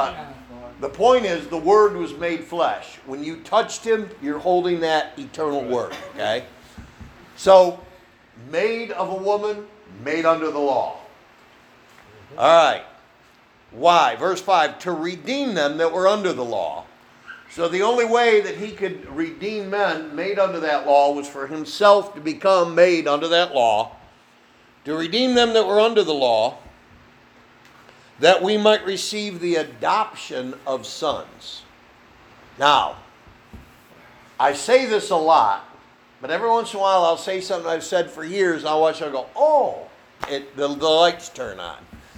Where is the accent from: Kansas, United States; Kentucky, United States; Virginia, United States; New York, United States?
New York, United States; Salamanca; born there; I was born over in Salamanca